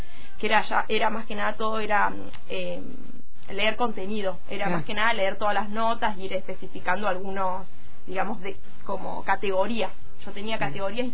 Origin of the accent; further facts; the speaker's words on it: Tierra del Fuego, Argentina; Sí, soy fueguina. Fueguina del hospital, nací acá.